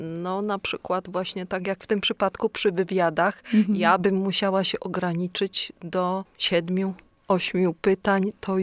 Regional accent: Ostrów Wielkopolski, Greater Poland Voivodeship, Poland; bo ja nie jestem z Kalisza, pochodzę z Ostrowa i mieszkam w Ostrowie.

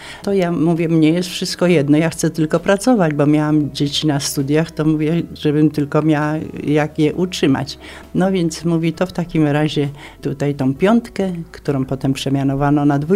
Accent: Kalisz, Greater Poland Voivodeship, Poland; also born or lived in Kościelna Wieś; Urodziłam się w Kościelnej Wsi, piękna wieś, i tam przez 7 lat mieszkałam, nim poszłam do szkoły, a później już przeniosłam się do Kalisza, no i tak zostałam do dzisiaj.

